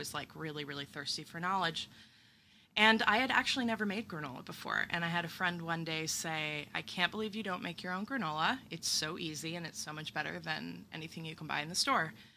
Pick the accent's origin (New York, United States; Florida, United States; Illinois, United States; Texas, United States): Texas, United States; I'm from Texas, and she used to have pecan trees in the backyard, and we would just, like, run out there and gather them and crack them at the table and just eat them raw all through my childhood.